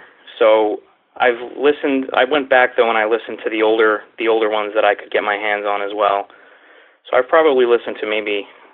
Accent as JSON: {"language": "English", "town": "Queens", "region": "New York", "country": "United States", "tie": "born or raised there", "said": "So we're from New York City originally. My father came over on a boat into Brooklyn, and then I grew up in Queens, and I live in Jersey now."}